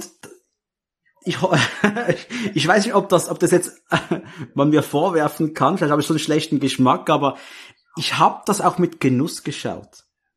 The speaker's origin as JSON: {"language": "German", "town": "Muttenz", "region": "Basel-Landschaft", "country": "Switzerland", "tie": "born or raised there", "said": "ich hatte den an, war unterwegs in meiner Heimatstadt Muttenz"}